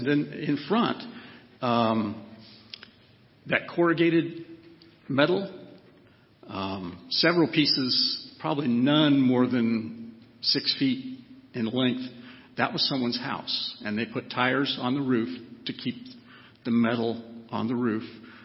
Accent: Kansas, United States; I'm from Kansas.

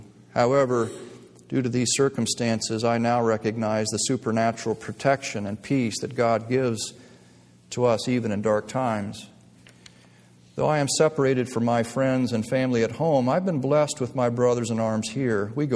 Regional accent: United States; Growing up in America, I feel that the majority of the biblical analogies concerning sheep and shepherds are lost on us.

